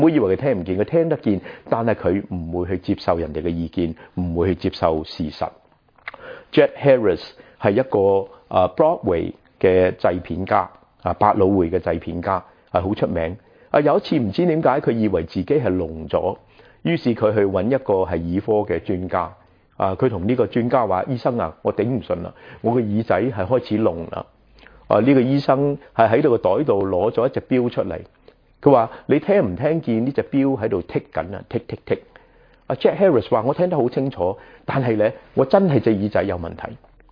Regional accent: Guangdong, China; 我们广东人说招积，是吧？

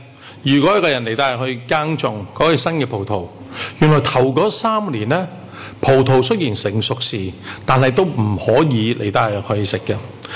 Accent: Hong Kong; 我谂我哋香港人会容易啲明白嘅。

